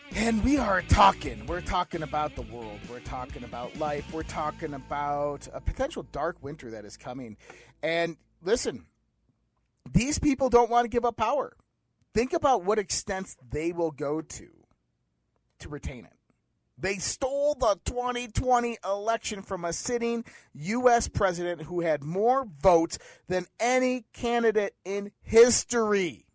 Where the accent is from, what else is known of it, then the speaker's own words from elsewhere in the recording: Caledonia, New York, United States; I'm from Caledonia. So, you know, I grew up looking at the skies at night, looking up at the clear Western New York skies at night, the star-lit skies.